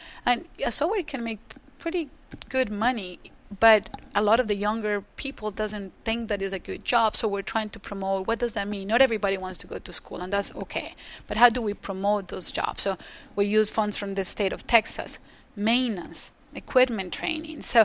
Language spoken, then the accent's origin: English; Medellín, Antioquia, Colombia; English is a second language; now in Victoria, Canada; You know, I grew up in Colombia in the 80s